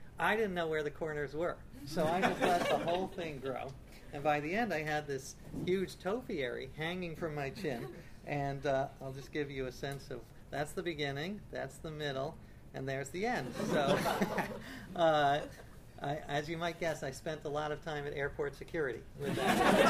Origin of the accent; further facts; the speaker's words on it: New York City, New York, United States; And this came about because I grew up with no religion at all. I grew up in New York City.